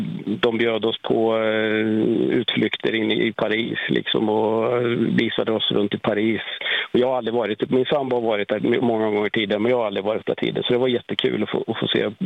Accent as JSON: {"language": "Swedish", "region": "Västra Götaland County", "country": "Sweden", "lives_now": "Norrköping, Sweden", "said": "Nej, jag är västgöte ursprungligen, men jag kallar mig för västgöte i exil."}